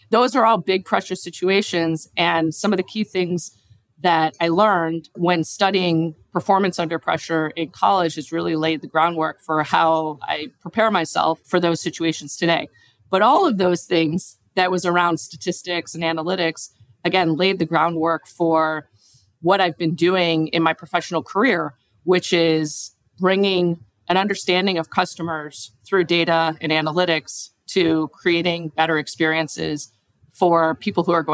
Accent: Highland Park, Illinois, United States; Outside of Chicago. Yes, I grew up in a suburb called Highland Park, which is about a half an hour from downtown Chicago.

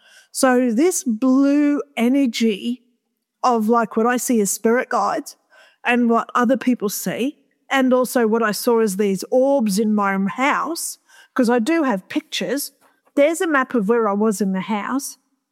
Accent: Australia; Some other people turned up with other uniforms on that I never knew because I'm from Australia and I don't know the uniforms.

